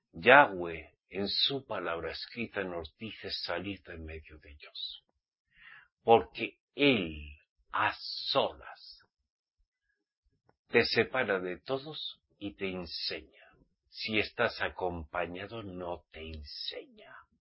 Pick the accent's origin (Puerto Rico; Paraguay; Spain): Spain; somos españoles.